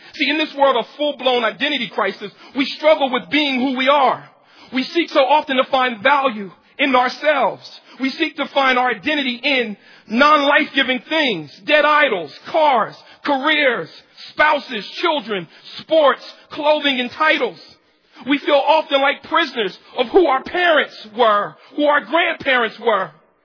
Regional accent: United States; We're so American, sometimes we've taken that part of suffering out of the gospel.

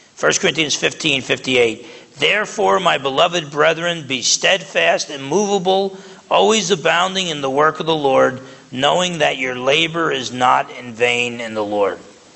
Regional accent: New Jersey, United States; I use words. I'm from New Jersey. I'm half Italian. I'm loud.

